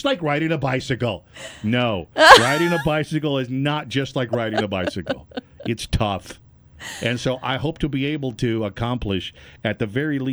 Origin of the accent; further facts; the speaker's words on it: McAllen, Texas, United States; You know, back for when I'm from South Texas, and specifically from McAllen.